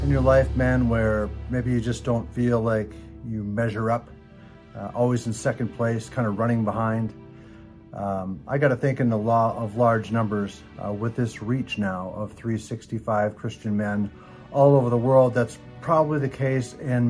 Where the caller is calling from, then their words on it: Denver, Colorado, United States; I come to you from Denver, Colorado, and it is March 31st